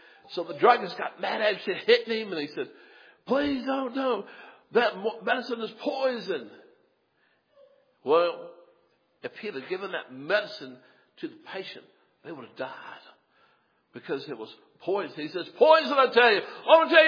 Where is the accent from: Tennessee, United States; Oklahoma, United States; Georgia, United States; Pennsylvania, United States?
Tennessee, United States; Memphis; when I grew up in Memphis, and some of y'all went to SFA and Nacogdoches, even in Tyler, there are some tall, tall trees.